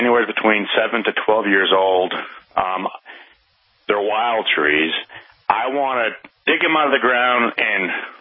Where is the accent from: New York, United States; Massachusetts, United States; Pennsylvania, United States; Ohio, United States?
Massachusetts, United States; Holden; I'm from Holden, H-O-L-D-E-N.